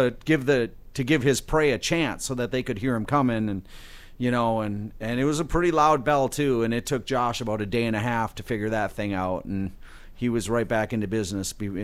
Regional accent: Michigan, United States; This is about a cat that I had when I was a kid, and I grew up in the Upper Peninsula

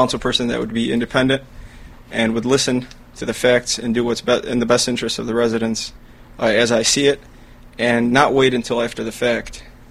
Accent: Dearborn, Michigan, United States; born there; My background, I was born in Dearborn. My grandparents moved here in the 1930s.

